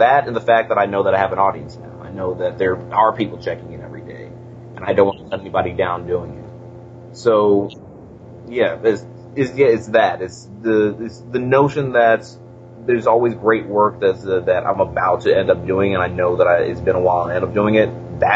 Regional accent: San Antonio, Texas, United States; also born or lived in Atlanta, United States; I was coming back to San Antonio, where my hometown is, and I got involved with KRTU.

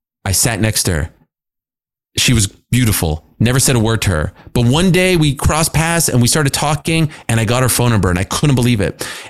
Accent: Montreal, Quebec, Canada; I grew up in Montreal in a Jewish community where everyone just either goes to McGill or Concordia.

